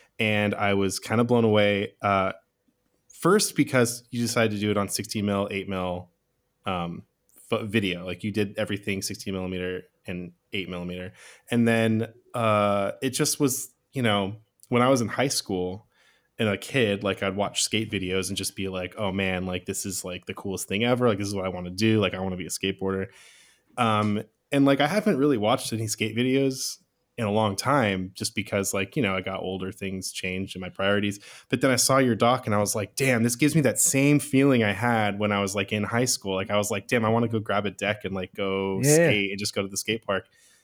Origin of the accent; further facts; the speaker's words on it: Oakland, California, United States; Like, I could say Oakland, but people are just going to think San Francisco Bay Area. So I just say I'm from San Francisco area.